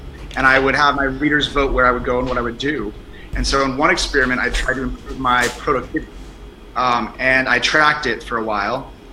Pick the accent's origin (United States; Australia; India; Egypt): United States; California; I'm from California and I run a company called Pavlok.